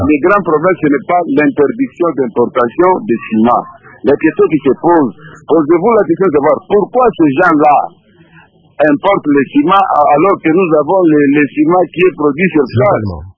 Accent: Lubumbashi, Haut-Katanga, DR Congo; je vais vous donner un autre exemple typique, puisque je viens de Lubumbashi.

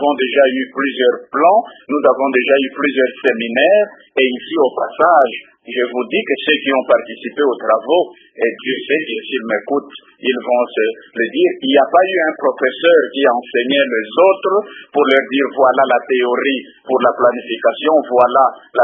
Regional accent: DR Congo; j'ai dit tout à fait honnêtement en tant que Congolais que cela ne doit pas nous ressembler

